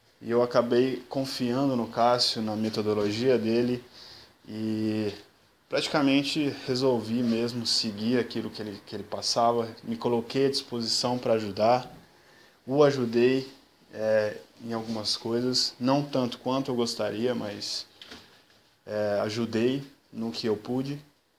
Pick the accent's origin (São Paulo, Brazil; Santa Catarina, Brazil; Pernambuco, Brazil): São Paulo, Brazil; now in Ireland; eu tenho 27 anos, sou do interior de São Paulo e moro há 1 ano e meio na Irlanda.